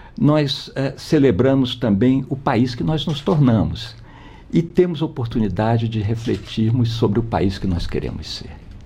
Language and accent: Portuguese; Brazil; como nós brasileiros estamos tendo de ver o coração